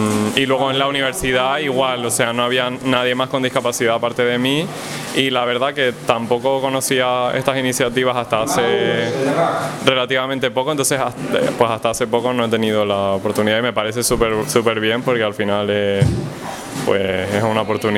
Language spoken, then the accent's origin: Spanish; Lanzarote, Canary Islands, Spain; Yo soy de Lanzarote y mi contacto con la música, pues como te digo, era familiar